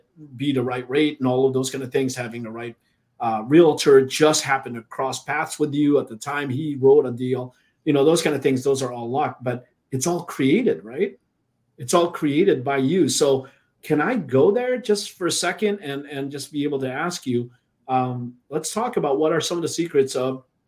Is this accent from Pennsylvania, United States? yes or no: no; Minnesota, United States; And I grew up in Minnesota, by the way.